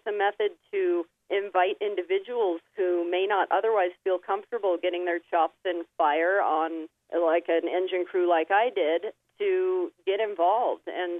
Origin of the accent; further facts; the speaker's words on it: Vale, Oregon, United States; Well, I grew up in Vail, Oregon, a very small eastern Oregon town